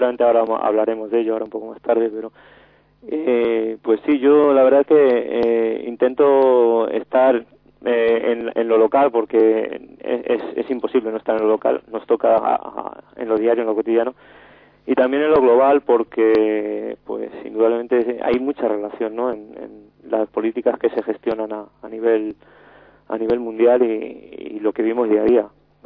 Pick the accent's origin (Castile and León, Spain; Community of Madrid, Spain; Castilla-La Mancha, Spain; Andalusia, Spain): Castilla-La Mancha, Spain; Campo de Criptana; Yo soy de Campo de Criptana.